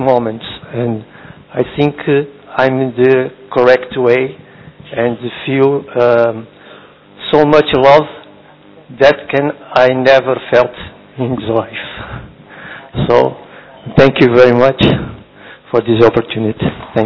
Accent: Portugal; English is a second language; I'm from Portugal.

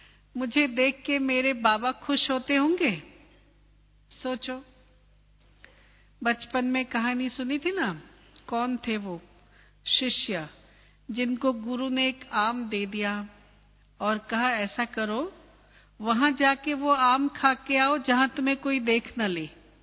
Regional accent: Odisha, India; हम उड़ीसा से आए ना, उड़ीसा में

